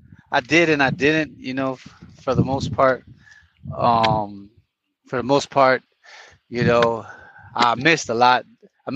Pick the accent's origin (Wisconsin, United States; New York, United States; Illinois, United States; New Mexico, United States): Illinois, United States; Chicago; I'm from Chicago, Illinois, and, you know, I come from, Chicago, especially in the 90s, was really rough.